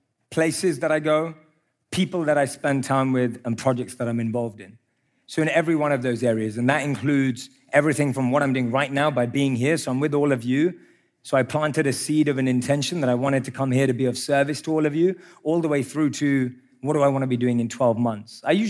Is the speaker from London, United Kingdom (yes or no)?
yes; London, United Kingdom; I grew up in London.